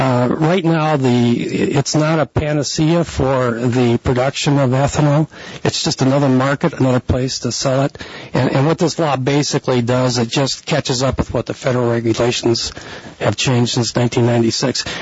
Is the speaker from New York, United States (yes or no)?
no; Rapid City, South Dakota, United States; I'm an attorney from Rapid City.